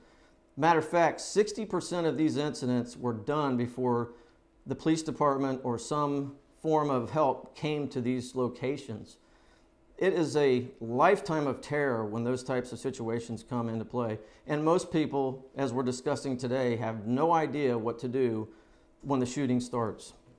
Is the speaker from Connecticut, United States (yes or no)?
no; Orlando, Florida, United States; And then you have the Pulse nightclub in Orlando, Florida, which is my hometown